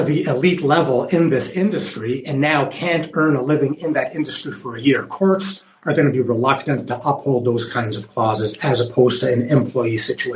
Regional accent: Canada; I'm a Canadian lawyer.

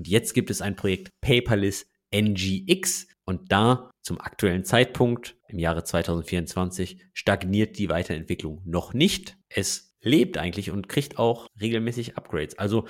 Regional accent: North Rhine-Westphalia, Germany; Ich komm aus Nordrhein-Westfalen.

